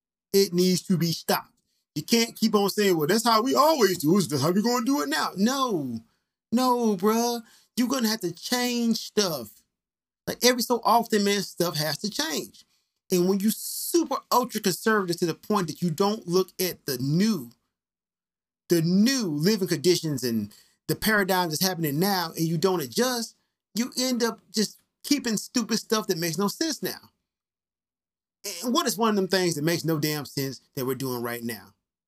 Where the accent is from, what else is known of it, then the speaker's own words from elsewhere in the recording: the South, United States; I'm from the South, so I say salmon